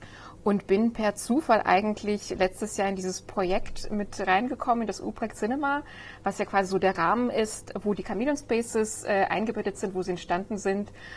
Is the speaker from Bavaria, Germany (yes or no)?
no; Stutensee, Baden-Württemberg, Germany; Stutensee-Büchig, das ist ein kleiner Vorort bei Karlsruhe.